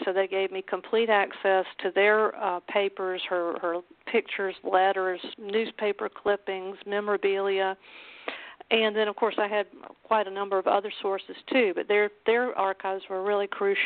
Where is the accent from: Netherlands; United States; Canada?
United States; Macon, Georgia; also born or lived in Atlanta; I'm a Georgian by birth. I grew up in Macon in Atlanta, and my grandfather was a Yellow Dog Democrat, and we all Southerners know what that is, right?